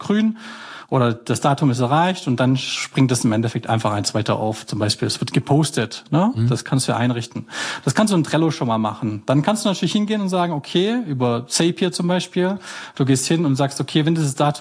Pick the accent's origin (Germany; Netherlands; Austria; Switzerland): Germany; Horb am Neckar, Baden-Württemberg; ich komme aus Schwarzwald, am Horb, am Neckar, am Rande